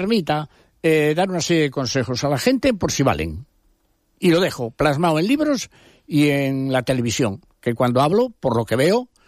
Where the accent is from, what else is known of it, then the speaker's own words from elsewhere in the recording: Cantabria, Spain; yo he contribuido a hacer de mi tierra una tierra que tiene las mejores carreteras de España. Y los que me estén escuchando me dirán que digo la verdad, porque cuando van por Cantabria